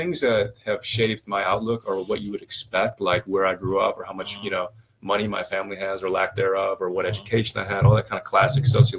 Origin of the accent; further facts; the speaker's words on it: Michigan, United States; I mean, I grew up in the suburbs, 40 minutes north of Detroit. So I had a suburban upbri